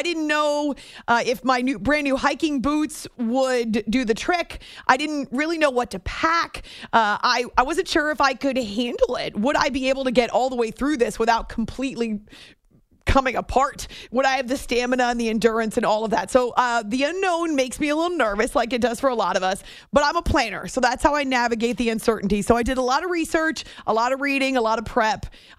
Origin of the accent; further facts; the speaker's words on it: New Hampshire, United States; when I grew up in New Hampshire. So we would hike in the White Mountains.